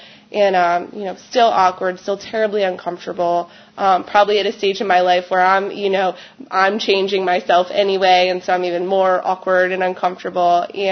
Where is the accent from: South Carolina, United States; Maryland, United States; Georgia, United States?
Maryland, United States; Baltimore; I grew up right outside of Baltimore, Maryland, in a great upbringing